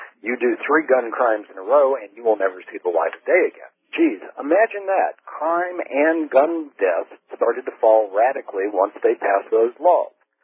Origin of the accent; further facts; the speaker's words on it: Florida, United States; also born or lived in Virginia; now in California, United States; I grew up in Florida, and I left Florida the year that concealed carry shall issue was enacted.